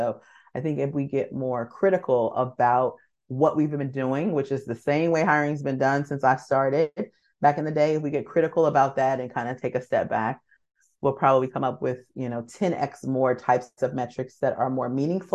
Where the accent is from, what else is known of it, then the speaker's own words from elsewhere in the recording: Los Angeles, California, United States; now in Vancouver, Canada; And I am from Los Angeles, California, living here in Vancouver, British Columbia now.